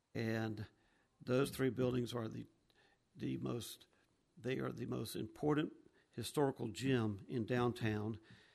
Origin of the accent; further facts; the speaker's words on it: Jacksonville, Florida, United States; of course I'm prejudiced because I'm from Jacksonville, but our history is phenomenal here.